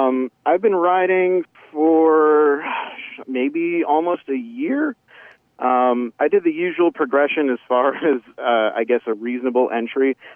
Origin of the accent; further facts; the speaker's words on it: New York City, New York, United States; I'm from Queens, New York City, sir.